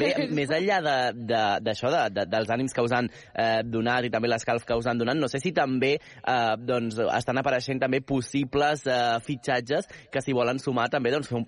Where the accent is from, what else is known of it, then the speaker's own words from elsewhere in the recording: Sant Celoni, Catalonia, Spain; born there; vaig néixer allà pràcticament, a Sant Celoni